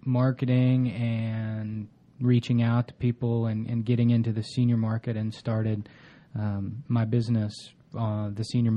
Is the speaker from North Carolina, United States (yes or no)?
yes; North Carolina, United States; I grew up in North Carolina. My grandparents grew up in Atlanta, so I guess I'm native Atlantan once removed.